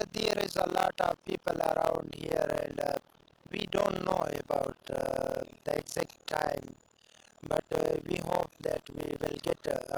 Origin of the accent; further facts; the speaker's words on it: Laghman, Afghanistan; now in France; I'm from Afghanistan, from Lagman province.